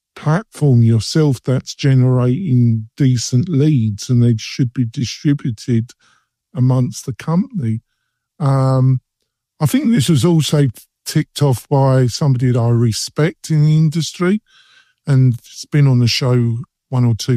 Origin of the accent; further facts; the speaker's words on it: England, United Kingdom; I'm English.